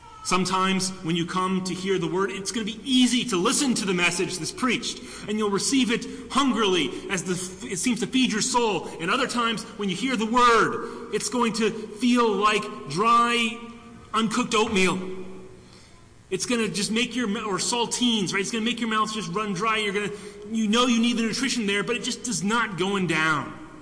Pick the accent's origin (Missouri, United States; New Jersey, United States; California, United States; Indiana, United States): Indiana, United States; I grew up in Indiana, and we had a lot of pets. And a kind of a small farmette with chickens and ducks and goats and a donkey and all that kind of stuff.